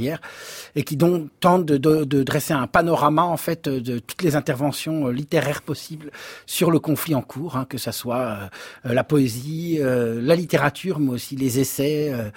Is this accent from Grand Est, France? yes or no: yes; Grand Est, France; also born or lived in Lille, France; j'ai grandi en Lorraine, hein, j'ai fait mes études dans le nord de la France. À Lille, donc effectivement, et là dans le Nord